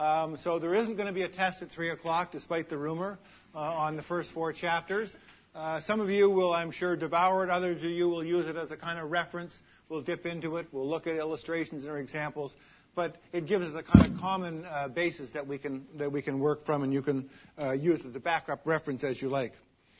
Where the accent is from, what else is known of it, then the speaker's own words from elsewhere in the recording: Montreal, Quebec, Canada; I grew up in Montreal and as a consequence, I've become a lifelong Montreal Canadiens fan.